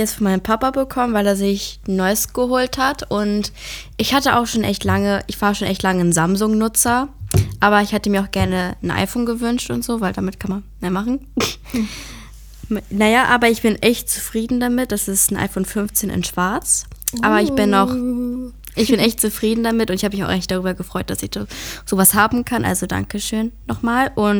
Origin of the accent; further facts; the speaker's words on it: Germany; Ja, ich bin eine deutsche Kartoffel.